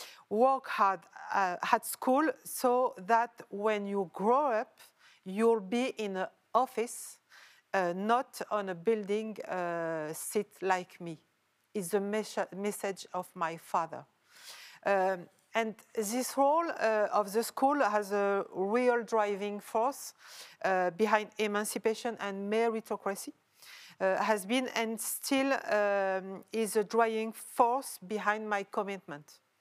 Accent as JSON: {"language": "English", "town": "Aulnay-sous-Bois", "region": "Île-de-France", "country": "France", "tie": "born or raised there", "said": "Yes, I grew up in Aulnay-sous-Bois in the Cité des 3000."}